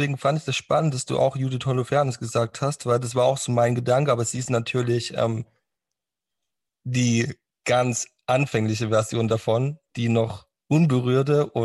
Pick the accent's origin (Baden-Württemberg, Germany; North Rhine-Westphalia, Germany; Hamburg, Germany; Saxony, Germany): Saxony, Germany; Ich komme ja aus auch aus dem Osten, aus dem Tiefsten aus Sachsen und da hast du natürlich auch viel Plattenbauten